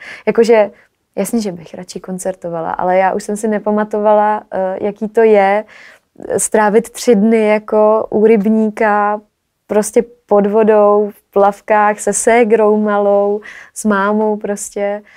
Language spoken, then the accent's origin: Czech; Prague, Czechia; a říkám, že jsem muzikantka a z Prahy a tohle.